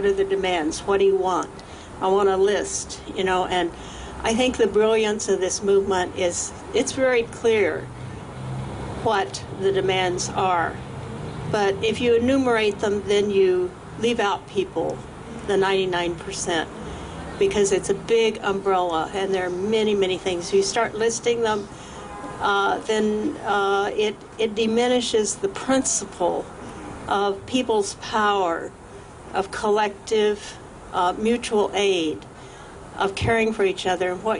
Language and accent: English; Oklahoma, United States; I'm from Oklahoma.